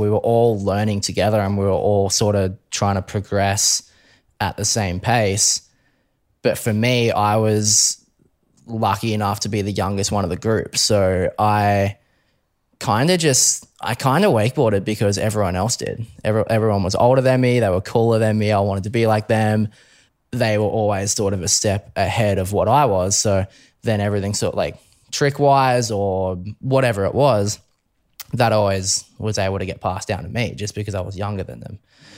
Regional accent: Brisbane, Queensland, Australia; So Brisbane boy, born and raised, always grew up in Brisbane. And I guess, for me, I was always near the water. So, I grew up on the river.

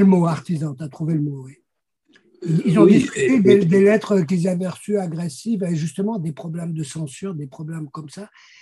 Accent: Brussels, Belgium; Je suis belge, ouais. Je suis bruxellois.

